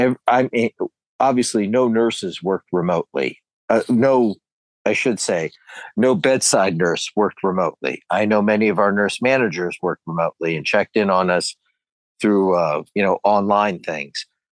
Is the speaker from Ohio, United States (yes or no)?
yes; Canton, Ohio, United States; I'm originally from Canton, Ohio.